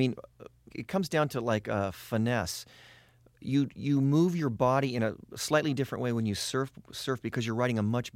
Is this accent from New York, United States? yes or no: no; Los Angeles, California, United States; Well, we grew up in West Los Angeles in an area which is basically South Santa Monica, Ocean Park, and North Venice.